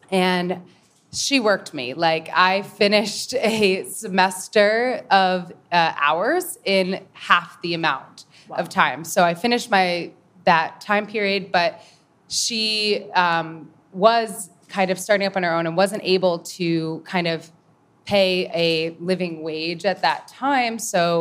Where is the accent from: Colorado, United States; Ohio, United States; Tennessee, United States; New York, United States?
New York, United States; So I grew up on Long Island.